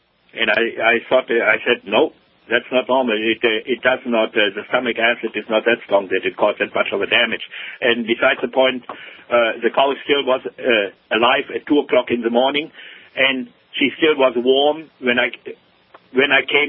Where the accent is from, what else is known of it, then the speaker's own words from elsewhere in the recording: Germany; English is a second language; now in North America; when I came here to North America, you know. I grew up over there in Germany, and our part of Germany was occupied by the British